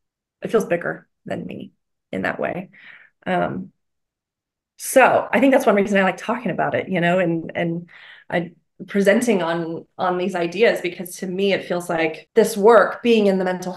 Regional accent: Texas, United States; And it's funny when I travel and people find out I'm from Texas, they're like, oh, do you ride horses?

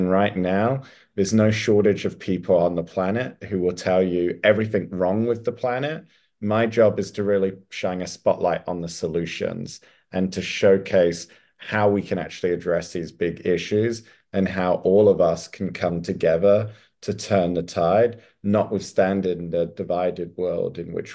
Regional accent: Perth, Western Australia, Australia; in Australia, I grew up in Perth, the most isolated city on the planet.

